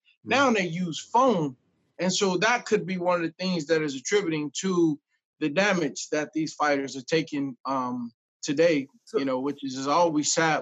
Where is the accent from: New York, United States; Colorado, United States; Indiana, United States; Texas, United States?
Indiana, United States; Indianapolis; this particular year was in my hometown of Indianapolis, Indiana, and I had just graduated high school